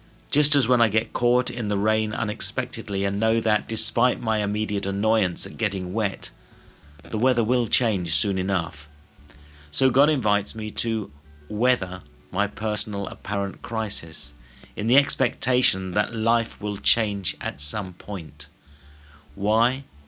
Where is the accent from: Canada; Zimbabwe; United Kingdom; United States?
United Kingdom; England; I'm English, and living on an island as I do, the British Isles, I've grown up confident